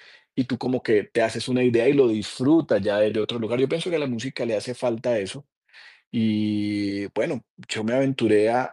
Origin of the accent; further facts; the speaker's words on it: Barranquilla, Atlántico, Colombia; also born or lived in Cali; yo soy de Cali, crecí en Barranquilla, que son dos de las ciudades más salseras de Colombia